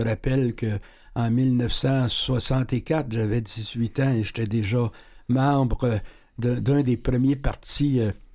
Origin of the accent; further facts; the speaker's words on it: Quebec, Canada; chez nous au Québec.